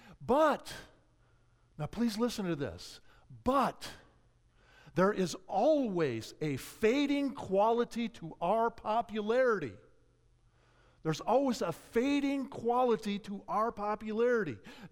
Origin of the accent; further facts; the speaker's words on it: Wasco, California, United States; I mentioned that I'm from Wasco